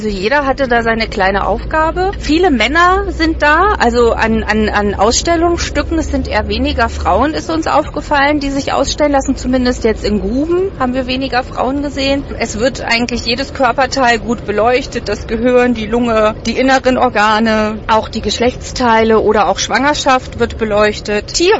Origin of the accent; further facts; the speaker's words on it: Berlin, Germany; Und ja, ich weiß, wir sind aus Berlin